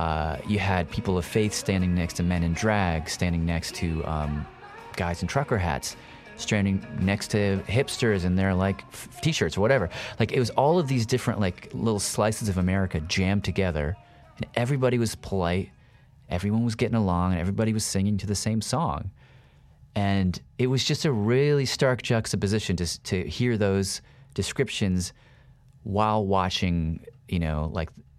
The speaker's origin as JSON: {"language": "English", "town": "Nashville", "region": "Tennessee", "country": "United States", "tie": "born or raised there", "said": "I grew up in Nashville. I moved there when I was 5, and then till I was 18."}